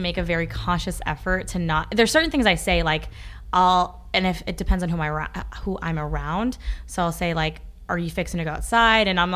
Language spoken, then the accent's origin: English; Ashland, Kentucky, United States; I'm originally from Ashland, Kentucky.